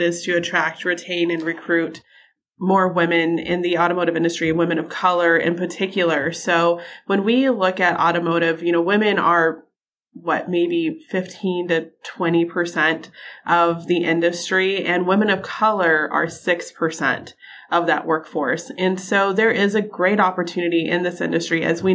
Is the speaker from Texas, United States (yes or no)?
yes; Texas, United States; moved away; also born or lived in Minnesota; I mean, I'm from Texas, but I've been gone for 10 years living in Minnesota